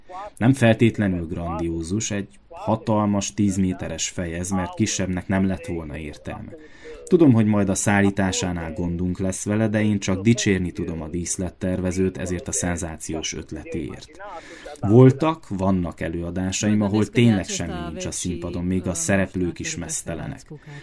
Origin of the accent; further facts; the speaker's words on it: Betlehem, Bistrița-Năsăud, Romania; Úgy, ahogyan láttam én akkoriban a szülővárosomban, Betlehemben, Besztercem mellett.